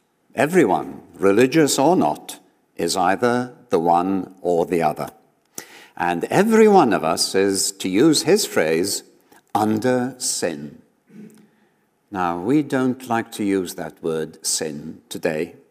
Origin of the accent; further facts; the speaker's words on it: Wales, United Kingdom; was still in evidence when I grew up in Wales.